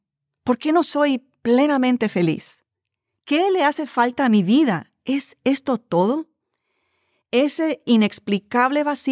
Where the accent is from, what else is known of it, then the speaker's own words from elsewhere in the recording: Panama; Eso me asombró porque ya habían pasado 30 años desde que en mi país, Panamá, yo había sido una figura de la televisión.